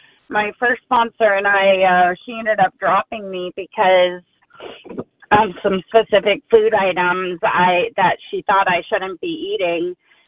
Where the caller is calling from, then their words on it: Houston, Texas, United States; Houston, Texas.